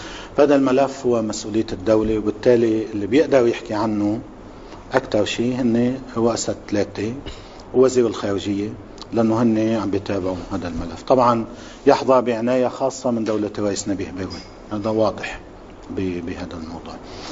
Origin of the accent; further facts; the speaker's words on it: Lebanon; نحن قاتلنا كلبنانيين، وبالتالي الأمر سيكون أهون في مواجهة التوطين.